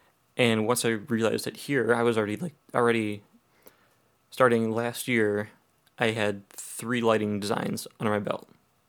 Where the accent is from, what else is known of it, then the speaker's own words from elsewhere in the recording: Minnesota, United States; born there; also born or lived in Wisconsin; I mean, yes, I was born in Minnesota, but I've been in Wisconsin for, like, when I was a freshman, for 15 years I've been there.